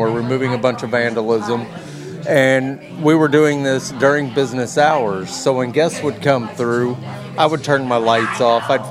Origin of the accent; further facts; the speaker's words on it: Hannibal, Missouri, United States; And instead, they put me in my hometown backyard. They put me in, I was in Hannibal in the Mark Twain cave system.